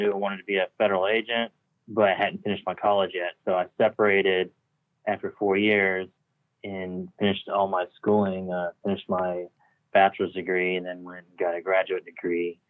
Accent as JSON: {"language": "English", "town": "Thomaston", "region": "Georgia", "country": "United States", "tie": "born or raised there", "also_born_or_lived": "Macon / Columbia, South Carolina", "said": "I grew up in Georgia. I was born in Macon. I grew up in a small town called Thomaston, Georgia. I went through school, and then at some point during high school, we moved to Columbia, South Carolina."}